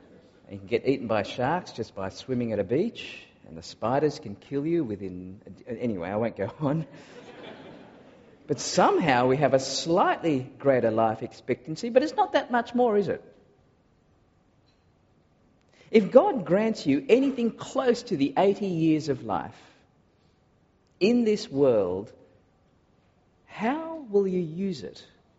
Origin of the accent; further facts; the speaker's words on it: Singapore; also born or lived in Malaysia; now in Australia; I was born in Malaysia and I grew up in Singapore before doing some more growing up in Australia, and so my accent is very different depending on who I speak to.